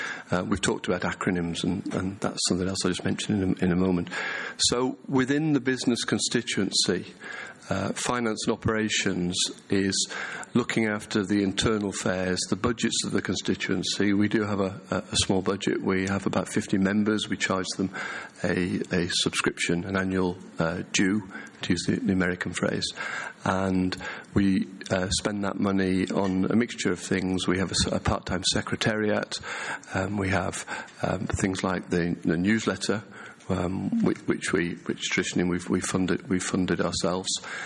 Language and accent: English; United Kingdom; now in Spain; I'm British, but I moved there 20 years ago.